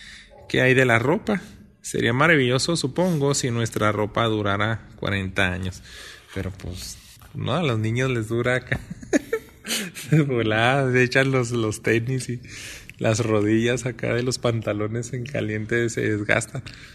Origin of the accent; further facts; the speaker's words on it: Mexico; yo sospecho que nos tocó una cultura medio negativa, ¿no? Como mexicanos.